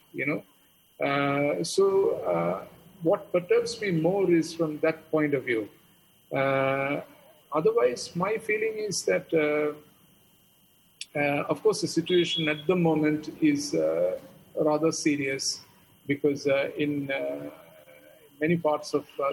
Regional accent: Kerala, India; I'm from Kerala. In fact, I'm speaking from Kerala

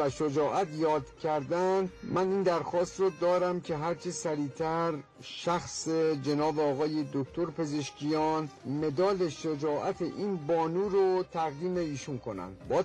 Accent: Iran; بنده به عنوان یک ایرانی

